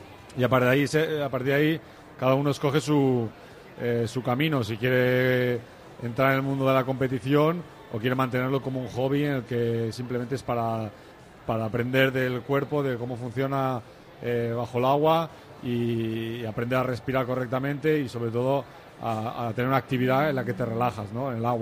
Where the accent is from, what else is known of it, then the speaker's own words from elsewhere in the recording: Catalonia, Spain; bueno, yo soy catalán.